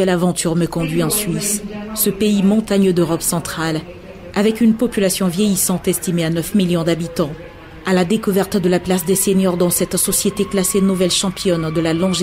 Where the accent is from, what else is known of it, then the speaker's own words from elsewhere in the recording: Côte d’Ivoire; Chez nous, en Côte d'Ivoire, par exemple, quand on vieillit, on reste toujours en famille avec ses petits-enfants